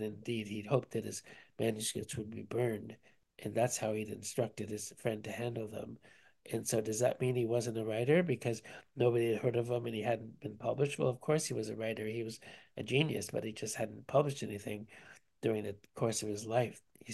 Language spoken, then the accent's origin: English; Canada; It's already very hard to generate excitement and interest as a Canadian writer.